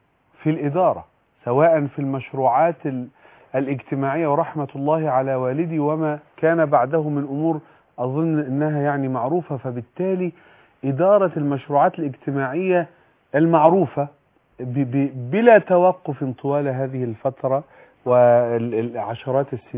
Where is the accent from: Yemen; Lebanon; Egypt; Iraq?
Egypt